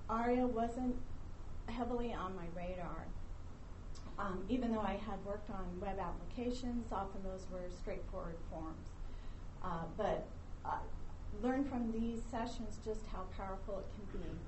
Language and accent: English; Bothell, Washington, United States; They also have food, but I am from Bothell.